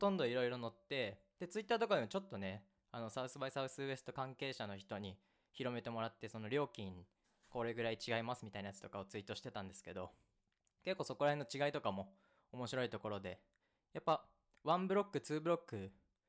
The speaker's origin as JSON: {"language": "Japanese", "region": "Niigata", "country": "Japan", "tie": "born or raised there", "also_born_or_lived": "Tokyo", "said": "日本じゃねえや地元の新潟とあと東京を結構週1ぐらいでずっと行き来してたんですけど"}